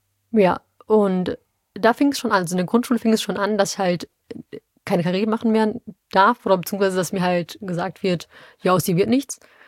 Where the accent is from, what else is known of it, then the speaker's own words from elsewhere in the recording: Duisburg, North Rhine-Westphalia, Germany; ja, ich komme aus Marxloh